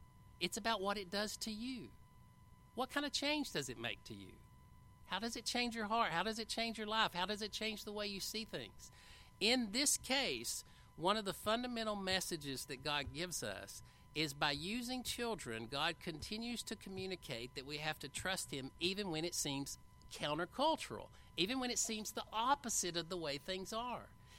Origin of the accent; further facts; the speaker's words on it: the South, United States; accent: southern; And I know with my southern accent it's nowhere close to what the Hebrew says.